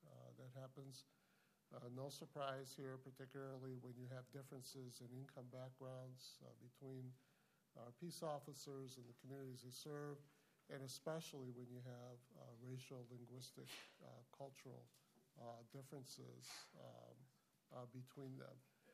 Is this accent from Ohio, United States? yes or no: no; Chicago, Illinois, United States; now in Twin Cities, United States; Members, I come from communities where I grew up in Chicago, and I've lived in communities here in the Twin Cities